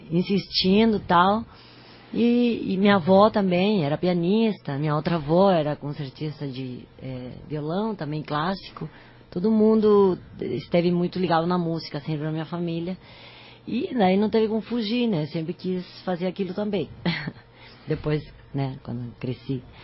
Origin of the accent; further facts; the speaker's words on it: Asunción, Paraguay; Bom, eu sou de Assunção, Paraguai.